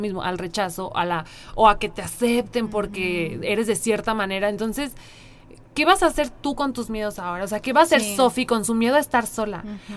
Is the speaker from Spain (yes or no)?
no; Mexico; como mujeres mexicanas